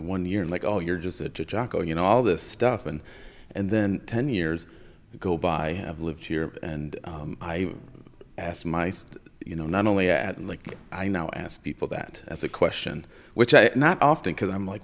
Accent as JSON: {"language": "English", "region": "Midwest", "country": "United States", "tie": "born there", "also_born_or_lived": "San Francisco", "lives_now": "Homer, United States", "said": "I was born in the Midwest. Came up here permanently in 2003. Okay. From San Francisco."}